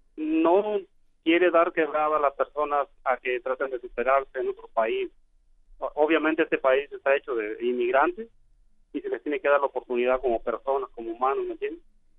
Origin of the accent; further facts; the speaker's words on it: Mexico; en vez de levantarnos a nosotros como mexicanos, nos pisotean allá, igual aquí.